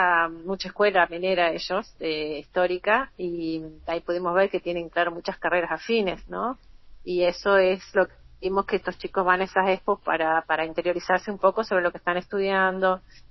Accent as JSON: {"language": "Spanish", "town": "Río Gallegos", "region": "Santa Cruz", "country": "Argentina", "said": "Sí, soy de acá, soy de Río Gallego"}